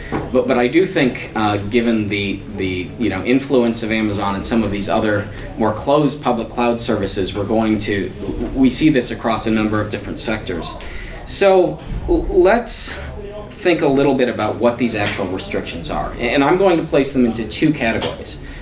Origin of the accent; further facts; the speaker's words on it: United States; I'm a attorney from the United States